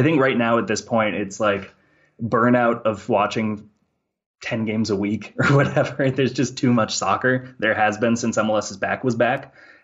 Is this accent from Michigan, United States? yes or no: no; Minnesota, United States; even though I'm from Minnesota.